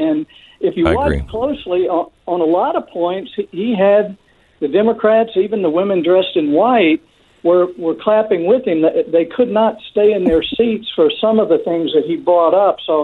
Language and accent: English; United States; Well, as an American, as a conservative, and as someone who values common sense